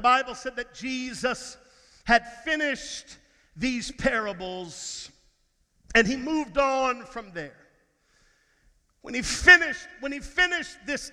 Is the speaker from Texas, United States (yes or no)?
yes; Texas, United States; now in Georgia, United States; I don't know if you know it or not, but I'm from Texas. Probably never going to let you forget that. I'm from Texas. I like going home.